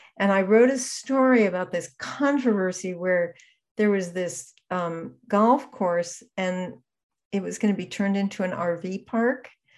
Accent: Massachusetts, United States; And my late husband and I grew up playing tennis in Western Massachusetts. We grew up together.

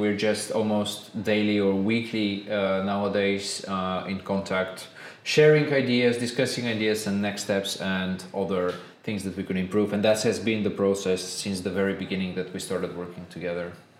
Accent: Bulgaria; We are originally from Bulgaria

